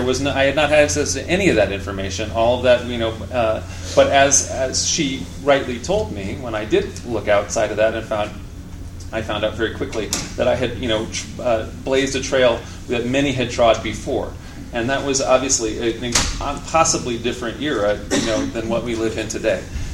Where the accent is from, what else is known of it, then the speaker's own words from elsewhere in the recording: Midwest, United States; As a kid, growing up in the Midwestern U.S., in the 70s and 80s